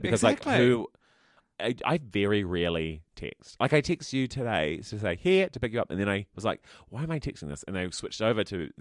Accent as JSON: {"language": "English", "region": "Texas", "country": "United States", "said": "I'll say everything I like because I'm from Texas."}